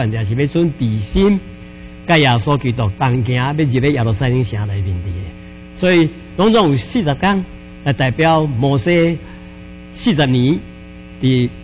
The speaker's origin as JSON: {"language": "Chinese", "country": "Taiwan", "tie": "born or raised there", "said": "也帮助我的故乡台湾。"}